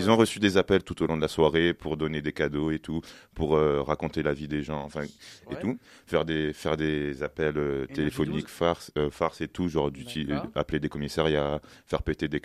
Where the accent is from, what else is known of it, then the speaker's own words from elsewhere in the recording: Marseille, Provence-Alpes-Côte d'Azur, France; j'aime bien Marseille, genre je suis marseillais